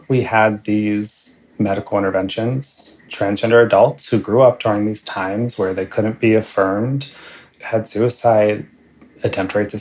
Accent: Pittsburgh, Pennsylvania, United States; I grew up in Pittsburgh in a community that wasn't accepting of gay people.

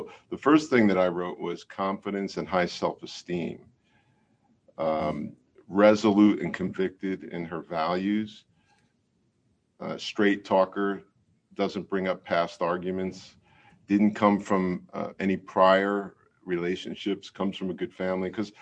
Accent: Hoboken, New Jersey, United States; I tease her parents because I'm from Hoboken, New Jersey.

